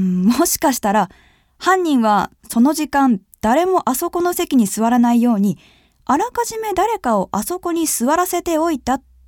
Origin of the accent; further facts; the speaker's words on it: Nagaoka, Niigata, Japan; 新潟県長岡市出身です。